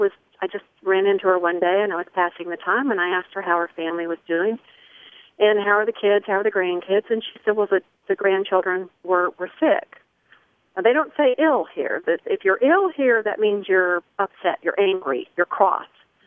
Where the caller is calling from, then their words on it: Tennessee, United States; also born or lived in Florida; Well, I moved here from Florida about 13 years ago, and I live in East Tennessee, which is a beautiful area, and it is considered Appalachia.